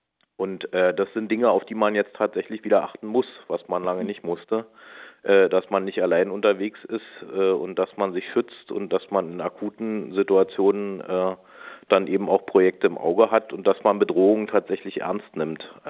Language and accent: German; Potsdam, Brandenburg, Germany; Ich bin selber Potsdamer.